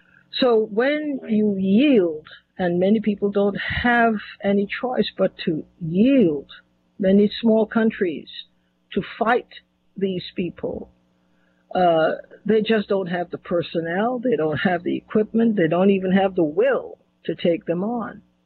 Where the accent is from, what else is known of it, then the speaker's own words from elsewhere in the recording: Trinidad & Tobago; born there; I was born in Trinidad.